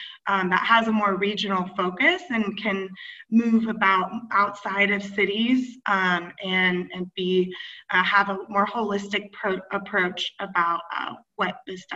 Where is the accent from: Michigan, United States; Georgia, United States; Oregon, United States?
Oregon, United States; Portland; There's this conception that I grew up in Oregon, and sometimes when I introduce myself, I say I'm from Portland, where it's 9 months of rain.